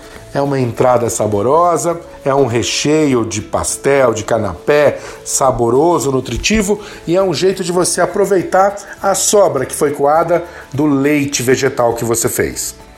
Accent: São Paulo, Brazil; Eu sou paulista, né?

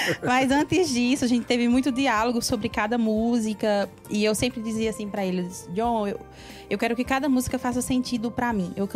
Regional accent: Petrolina, Pernambuco, Brazil; eu sou uma pernambucana, lá do interior de Pernambuco, do sertão pernambucano, mas com muito orgulho, sou da cidade de Petrolina. E essa petrolinense tem muito orgulho de onde vem

